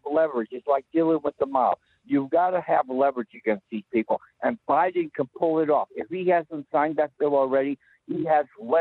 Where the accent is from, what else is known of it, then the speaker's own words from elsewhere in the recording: Idaho, United States; I'm from Idaho.